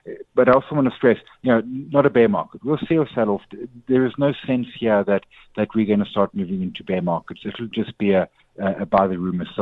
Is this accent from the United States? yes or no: no; South Africa; There's a lot as a South African consumer to be more confident about.